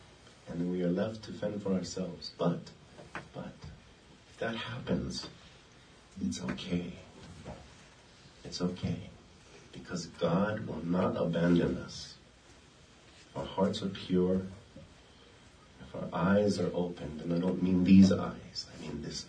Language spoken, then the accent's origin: English; Hawaii, United States; I'm from Hawaii.